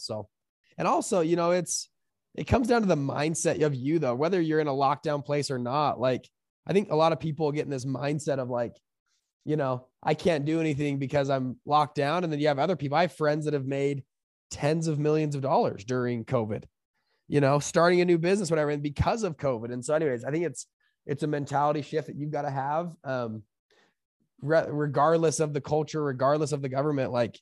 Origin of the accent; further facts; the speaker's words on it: Utah, United States; So, I started out, I grew up in near Salt Lake City. I grew up in an average household, went to college.